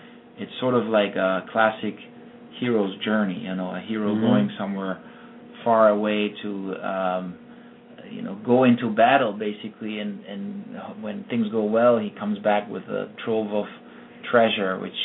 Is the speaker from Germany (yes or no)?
yes; Germany; I grew up playing basketball growing up in Germany.